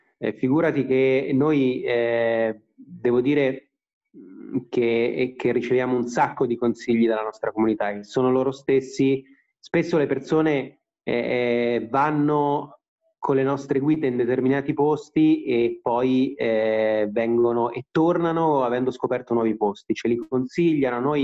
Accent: Rome, Lazio, Italy; moved away as an adult; now in Milan, Italy; io sono romano e quindi sono sempre stato abituato all'Appennino, alle montagne, diciamo ai paesaggi movimentati, no?

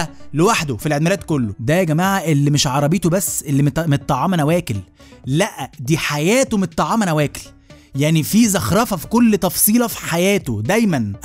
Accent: Alexandria, Alexandria Governorate, Egypt; now in Cairo, Egypt; عارفين زي كده الاسكندرانيه في القاهره، بنلاقي بعض ودايما كده بنحب بعض احنا بس كلنا.

